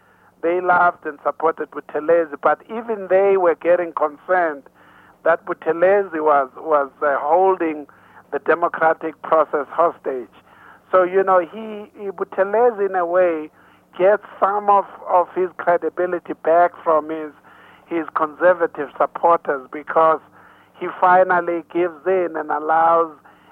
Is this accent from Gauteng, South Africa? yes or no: no; Blood River, KwaZulu-Natal, South Africa; born there; because I was born in Blood River almost 48 years ago. And this is in the heart of Zululand